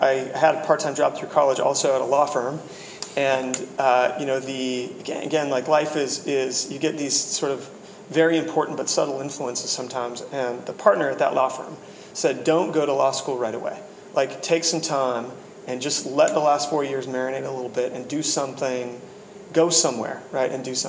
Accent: Washington, United States; So I grew up in Washington, and so you know, as I was growing up, began to appreciate Microsoft's influence

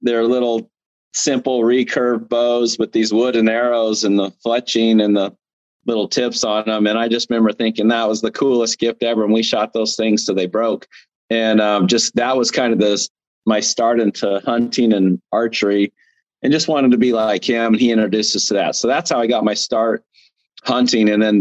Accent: Arizona, United States; Well, I'm originally from Arizona, as most people know.

